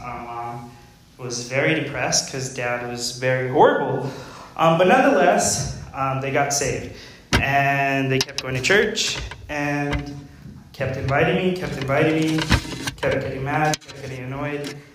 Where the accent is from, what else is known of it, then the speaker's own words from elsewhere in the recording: Massachusetts, United States; born there; I was born here in Massachusetts